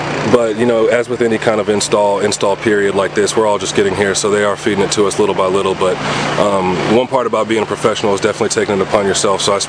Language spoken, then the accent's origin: English; Illinois, United States; he's not far from where my hometown is, up in Illinois, where my mother stays.